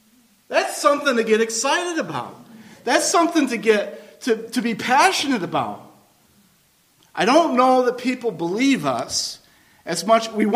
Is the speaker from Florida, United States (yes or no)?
no; Buffalo, New York, United States; I'm a Bills fan. I grew up near Buffalo.